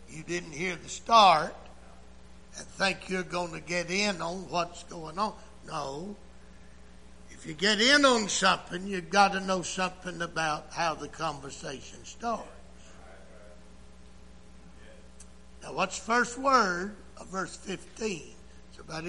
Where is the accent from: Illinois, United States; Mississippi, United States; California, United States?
Mississippi, United States; I am from Mississippi. Somebody said we put three O's in poor in Mississippi. I can't help where I came from.